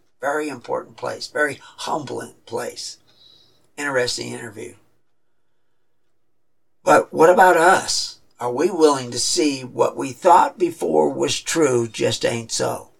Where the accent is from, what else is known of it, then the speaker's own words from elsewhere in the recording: Texas, United States; At places that I'm familiar with because I was raised in Texas